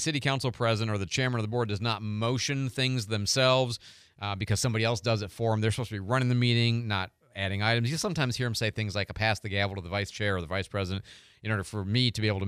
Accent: Chicago, Illinois, United States; Like, I was from Chicago, and so when we're in, you know, Germany, oh, Al Capone.

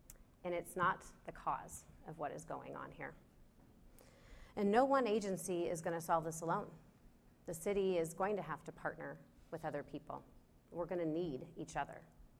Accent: Pullman, Washington, United States; I grew up in Pullman, Washington, just south of here.

